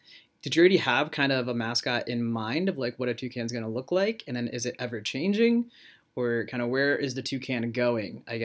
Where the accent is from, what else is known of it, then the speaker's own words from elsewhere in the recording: Arizona, United States; growing up, I grew up in Arizona, and our neighbor's dog, who I never grew up with a pet myself